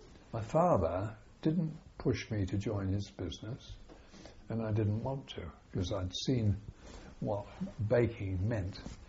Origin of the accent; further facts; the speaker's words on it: Thornton Heath, London, United Kingdom; born there; I was born in England, in Thornton Heath, Surrey, in 1922. My father was a New Zealand soldier.